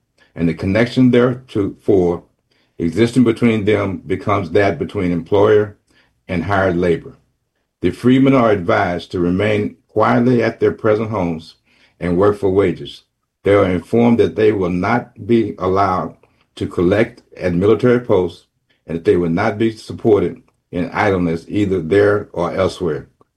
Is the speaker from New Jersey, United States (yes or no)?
no; Texas, United States; I'm a Texan. I'm a sixth-generation Texan.